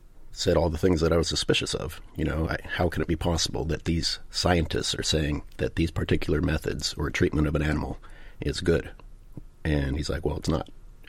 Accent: Kansas, United States; I grew up in Kansas.

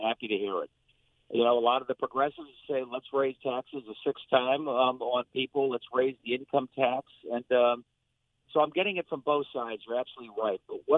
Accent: Greenwich, Connecticut, United States; if a town like my hometown of Greenwich pays their teachers 30% more

